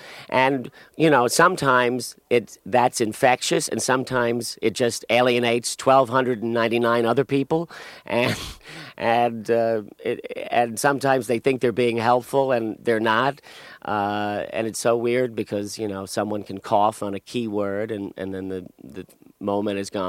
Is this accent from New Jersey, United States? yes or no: yes; Jersey City, New Jersey, United States; I was born and raised in Jersey City.